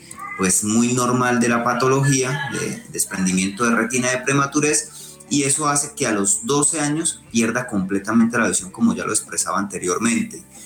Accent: Colombia; La universidad en su momento pues no permitió, digamos, los espacios para poder representar a mi país

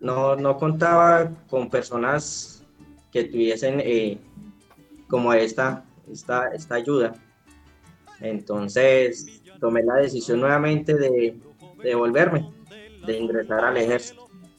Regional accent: Mongua, Boyacá, Colombia; Soy del departamento de Boyacá, como les comento. Soy del pueblo de Mongua.

